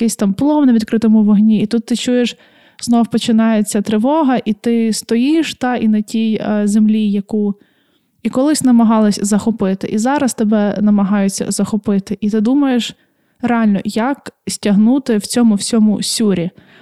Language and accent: Ukrainian; Khmelnytskyi Oblast, Ukraine; вирішила навідати края, та звідки я родом. У мене там трошки Галичини намішано, трошки Буковини, і я така вся файна подоляночка. І, отже, поїхала я в Сатанів. Це, скажімо, як Трускавець Хмельницької області